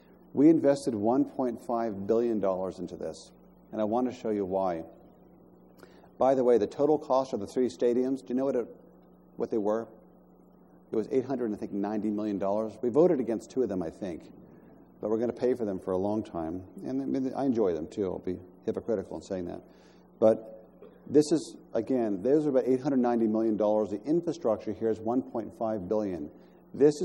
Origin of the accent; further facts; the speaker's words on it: Pittsburgh, Pennsylvania, United States; And I grew up in Pittsburgh, and we're a very proud city.